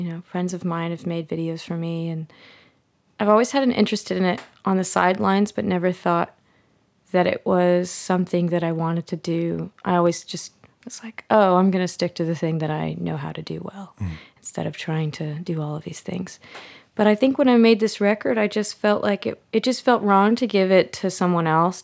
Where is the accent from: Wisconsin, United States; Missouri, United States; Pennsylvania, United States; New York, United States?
Missouri, United States; St. Louis; now in Chicago, United States; I grew up in St. Louis and there wasn't much of a music scene there, but there was a music scene. It was more like industrial or noise or experimental stuff. And so when I moved to Chicago